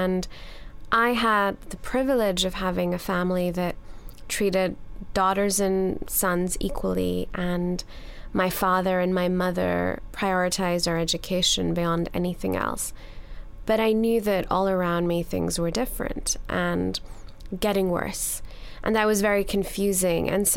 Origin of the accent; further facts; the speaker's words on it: Pakistan; I was growing up in Pakistan at a time when there was a lot happening that was troubling.